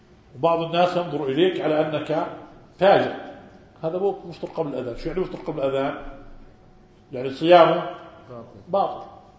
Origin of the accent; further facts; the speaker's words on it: Algeria; يقول بعض المشايخ عندنا في الجزائر